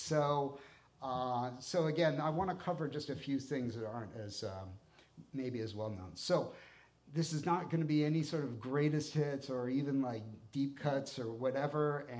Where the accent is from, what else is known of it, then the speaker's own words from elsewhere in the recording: Erie, Pennsylvania, United States; also born or lived in Cleveland; I was born in Cleveland and grew up in Erie, Pennsylvania area, both in like the city of Erie, the suburbs of Erie, and country and small town around there.